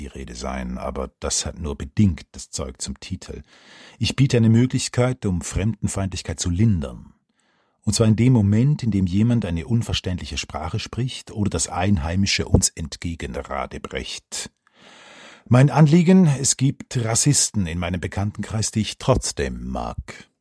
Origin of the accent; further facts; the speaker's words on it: Switzerland; denn als Schweizer Verfassungspatriot, frei nach Habermas, bin ich überzeugter Demokrat